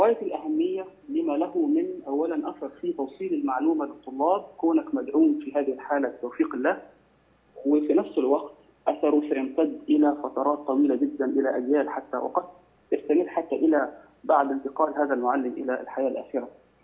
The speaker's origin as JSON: {"language": "Arabic", "country": "Egypt", "said": "إحنا عندنا في مصر"}